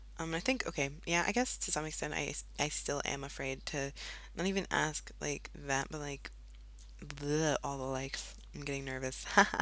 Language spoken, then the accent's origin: English; United States; now in Germany; I live in Germany. I'm American, but I live in Germany.